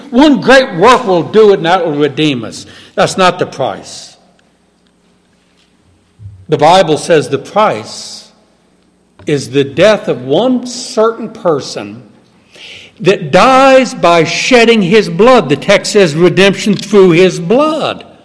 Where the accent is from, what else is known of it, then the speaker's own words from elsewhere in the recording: Southern United States, United States; You know, I'm from the South